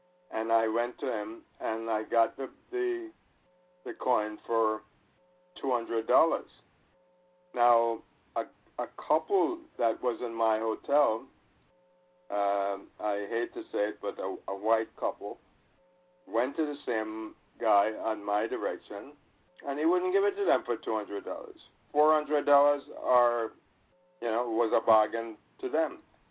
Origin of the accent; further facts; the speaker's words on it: Jamaica; now in United States; If I go and I say, look, straight up, I am from Jamaica. I never say I'm American.